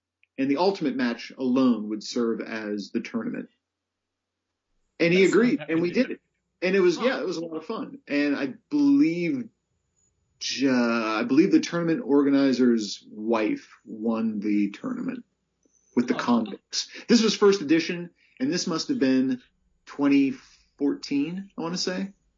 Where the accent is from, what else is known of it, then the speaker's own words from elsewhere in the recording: Canada; as a Canadian